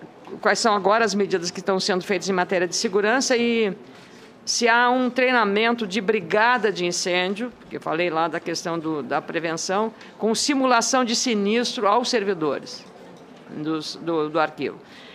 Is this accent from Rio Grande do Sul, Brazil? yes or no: yes; Lagoa Vermelha, Rio Grande do Sul, Brazil; No interior lá da minha terra, Lagoa Vermelha, que se fala.